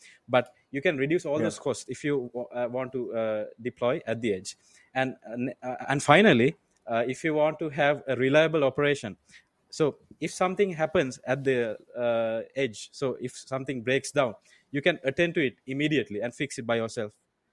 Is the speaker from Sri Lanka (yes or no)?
yes; Sri Lanka; also born or lived in China; I'm originally from Sri Lanka in Asia. So I was born here. I went to high school here. And then I moved to China to do my bachelor's.